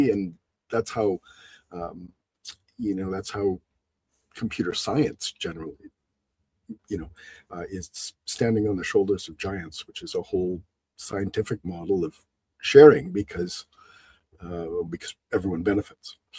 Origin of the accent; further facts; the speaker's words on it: Canada; I'm Canadian. We're generally self-deprecating as a rule. So if I downplay myself, it's cultural.